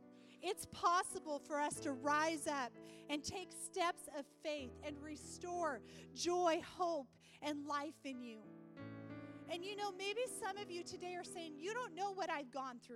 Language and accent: English; Montana, United States; Sorry, I'm from Montana. So all you people that are from Washington, yes, I do have a gun.